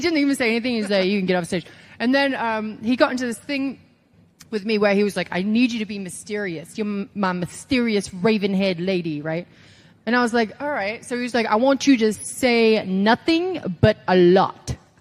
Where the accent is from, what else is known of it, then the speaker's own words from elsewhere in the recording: England, United Kingdom; I'm from England. We do this.